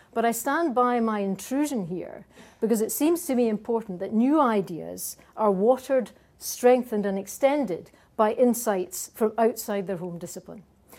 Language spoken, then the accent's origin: English; Glasgow, Scotland, United Kingdom; It really is a massive pleasure to be invited back to my hometown of Glasgow to talk to you this evening.